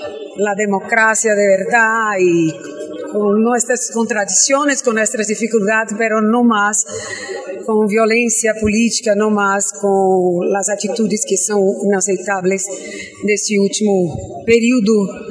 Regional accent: Northeast Region, Brazil; sou uma mulher de fé, sou nordestina.

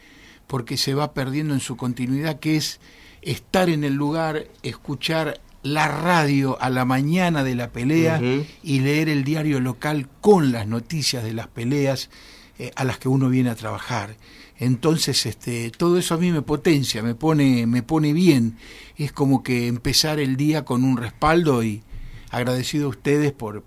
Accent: Mercedes, Buenos Aires Province, Argentina; Yo hablo así porque no soy porteño, yo soy bonaerense de la ciudad de Mercedes.

